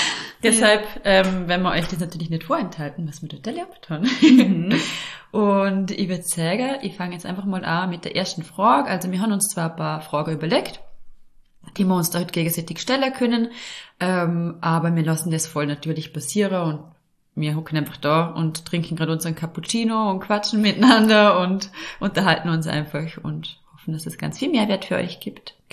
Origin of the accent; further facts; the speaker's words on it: Vorarlberg, Austria; accent: Vorarlberg; weil ich sie im Vorarlberger Dialekt aufnehme. Also ich komme ja aus Vorarlberg und nehme meine Podcasts immer auf Hochdeutsch auf